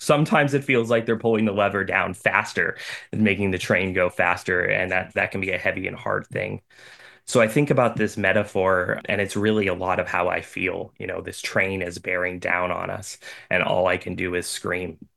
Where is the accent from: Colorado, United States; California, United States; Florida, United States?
Florida, United States; So I grew up in Central Florida, and I was moved very early on when I was about 16 by experiencing hurricanes.